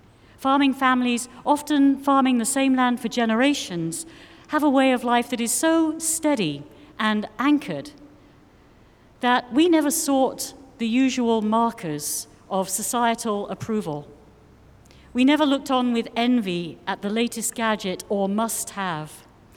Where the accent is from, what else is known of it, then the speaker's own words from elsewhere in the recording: England, United Kingdom; The farming family I grew up in England taught me something for which I am to this day grateful.